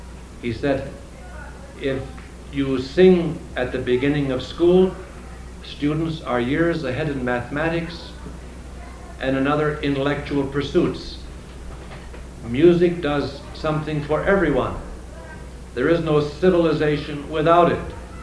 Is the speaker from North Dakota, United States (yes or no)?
yes; North Dakota, United States; I became a Sioux Indian. I came from North Dakota, my brothers.